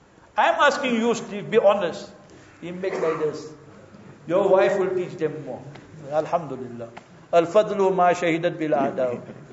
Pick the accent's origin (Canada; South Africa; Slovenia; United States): South Africa; So I say, brother, how are you? I'm from South Africa. I speak a little bit Afrikaans also.